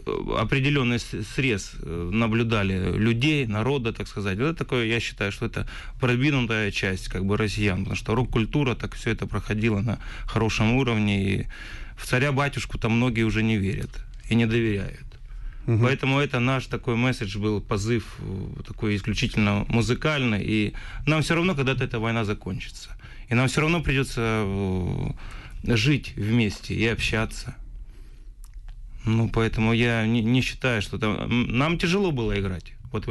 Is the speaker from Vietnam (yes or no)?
no; Ukraine